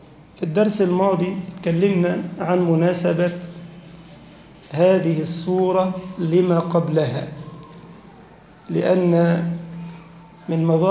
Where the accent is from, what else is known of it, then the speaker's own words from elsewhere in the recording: Egypt; واجعل بلدنا مصر أمنا أمانا سخاء رخاء وسائر بلاد المسلمين